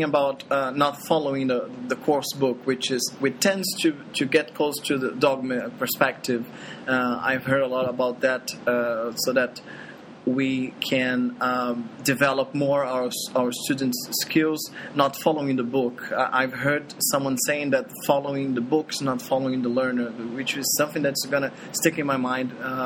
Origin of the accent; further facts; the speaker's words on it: Rio de Janeiro, Brazil; I'm originally from Rio de Janeiro.